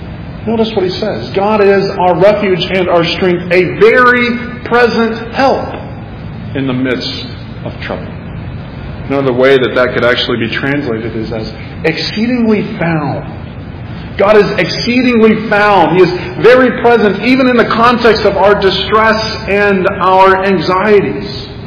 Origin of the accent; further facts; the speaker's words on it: Texas, United States; Growing up in Texas, I heard this phrase often, pull yourself up by your bootstraps.